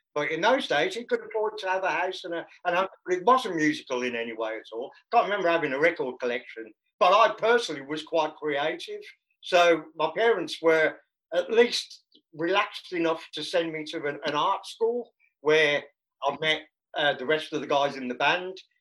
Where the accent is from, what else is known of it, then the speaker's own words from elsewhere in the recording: Birmingham, West Midlands, United Kingdom; but I'm a Brummie and I come from a normal working class English family